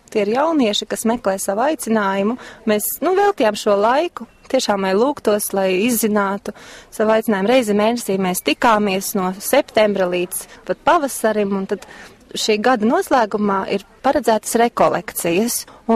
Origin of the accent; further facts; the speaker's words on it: Riga, Latvia; Mēs esam no Rīgas, mēs esam jaunieši